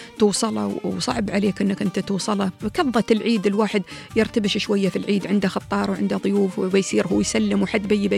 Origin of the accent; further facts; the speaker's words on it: United Arab Emirates; شو نسمي العياد هذه عندنا في الإمارات